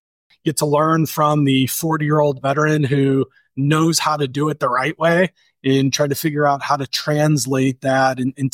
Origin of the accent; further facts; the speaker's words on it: St. Louis, Missouri, United States; now in Indianapolis, United States; Did not. I'm from St. Louis originally.